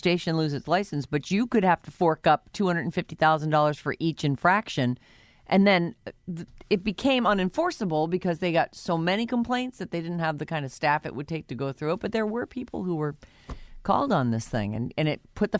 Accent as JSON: {"language": "English", "town": "Boston", "region": "Massachusetts", "country": "United States", "said": "yeah, I'm a Pats fan all the way. I'm from Boston."}